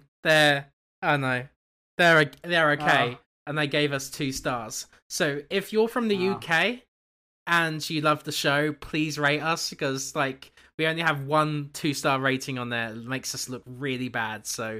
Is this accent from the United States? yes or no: no; Canada; I'm too Canadian.